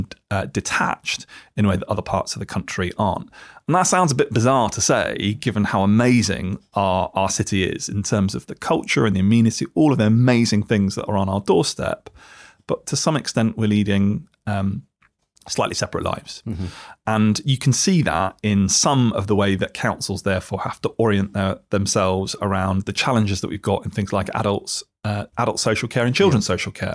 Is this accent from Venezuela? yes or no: no; Leicester, East Midlands, United Kingdom; Where I grew up in Leicester, it was on a big semicircle of grass.